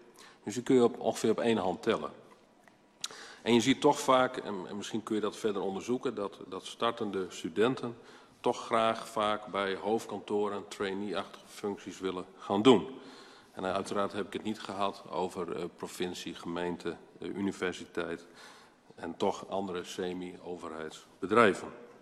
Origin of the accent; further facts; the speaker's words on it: Friesland, Netherlands; Het dorp waar ik opgegroeid ben, ergens downtown Friesland.